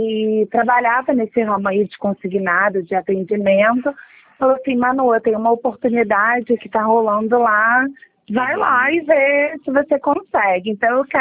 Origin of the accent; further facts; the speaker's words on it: Rio de Janeiro, Brazil; Eu sou carioca do Rio de Janeiro mesmo.